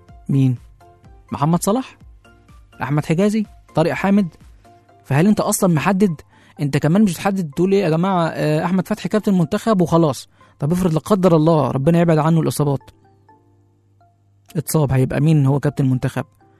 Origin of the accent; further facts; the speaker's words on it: Egypt; احنا عندنا في مصر اللاعبين الاكبر سنا